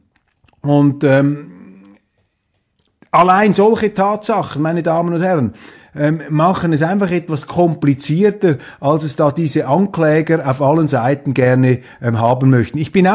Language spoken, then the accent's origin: German; Switzerland; für mich jetzt zumindest, in meiner Betrachtung als Schweizer